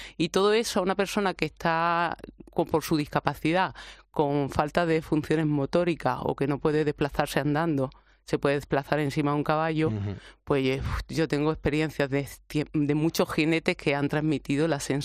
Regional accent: Granada, Andalusia, Spain; accent: Andalusian; Granaína.

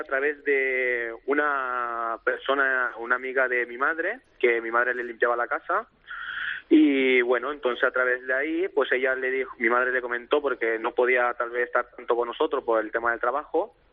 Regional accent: Ecuador; now in Barcelona, Spain; Yo de Ecuador.

